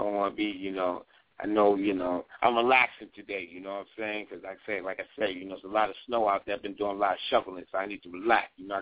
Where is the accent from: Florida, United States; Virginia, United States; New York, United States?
New York, United States; Brooklyn; I'm from Brooklyn. I'm from Brooklyn, Jersey and stuff like that. So I'm just seeing rats.